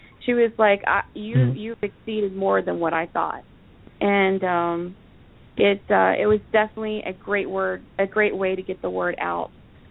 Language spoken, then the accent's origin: English; Florida, United States; And being that I'm from Florida, and I always, every year, went to the Orlando show, no matter where I lived, I would always fly down to the Orlando show.